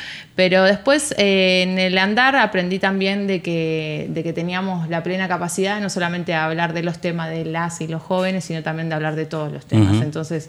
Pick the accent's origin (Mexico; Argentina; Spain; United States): Argentina; Santa Fe; Yo soy de Ciudad de Santa Fe.